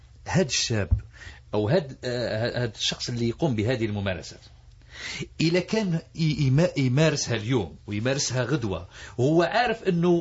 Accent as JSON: {"language": "Arabic", "country": "Algeria", "said": "إحنا بطبيعتنا كجزائريين الآن وصلنا في ظل هذه التحولات أنه لما تردع جيب نتيجة."}